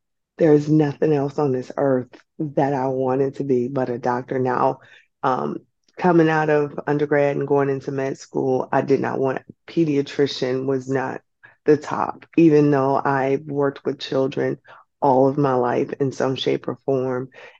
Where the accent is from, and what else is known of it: St. Louis, Missouri, United States; now in Hampton Roads, United States